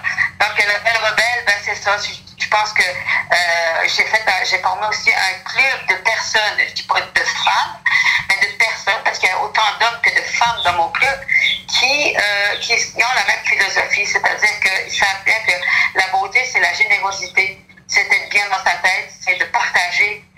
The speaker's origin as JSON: {"language": "French", "region": "Quebec", "country": "Canada", "said": "Je suis acadienne, et puis quand j'étais plus jeune, puis que je disais que j'étais acadienne, les gens disaient « tu peux pas être acadienne, tu viens du Québec »."}